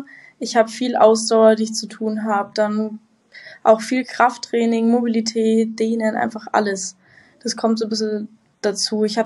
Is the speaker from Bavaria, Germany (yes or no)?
yes; Garmisch-Partenkirchen, Bavaria, Germany; Ich komme aus Garmisch sogar. Aus also Garmisch. Direkt an den Alpen.